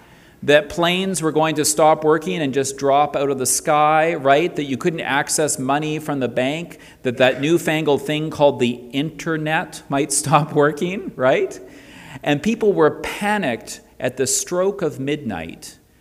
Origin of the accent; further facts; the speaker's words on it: Winnipeg, Manitoba, Canada; now in Toronto, Canada; It does remind me a little bit when I moved from Winnipeg to Toronto. And I swear, I took the first 3 weeks living in Toronto just looking up all the time.